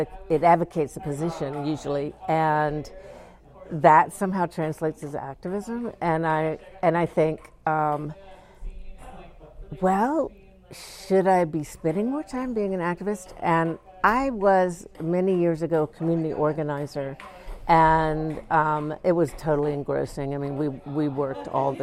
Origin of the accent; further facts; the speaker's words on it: Atlanta, Georgia, United States; now in Chicago, United States; I'm an artist and writer and educator. I live in Chicago, but I'm from the Southeast. I'm from Atlanta, Georgia.